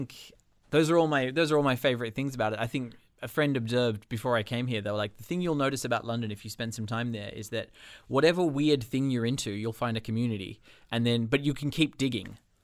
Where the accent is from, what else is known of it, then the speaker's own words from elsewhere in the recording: Australia; So growing up in Australia, you always have this sense